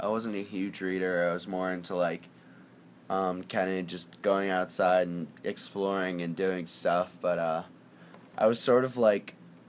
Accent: Annapolis, Maryland, United States; I'm from Annapolis, Maryland

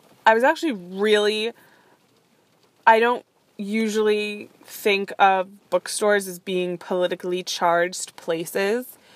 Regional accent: United States; it was kind of uncomfortable for me, obviously, being an American

